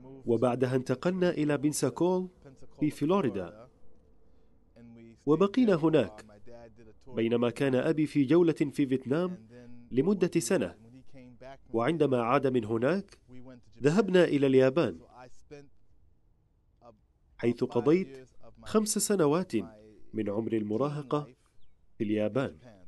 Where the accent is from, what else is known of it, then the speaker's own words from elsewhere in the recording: Philadelphia, Pennsylvania, United States; born there; Arabic is a second language; moved away; أنا من أمريكا، ولدت في فيلادلفيا، وهي مدينة تبعد حوالي ساعتين بالسيارة عن نيويورك من ناحية الشمال، كما تبعد حوالي 3 ساعات بالسيارة عن جنوب واشنطن.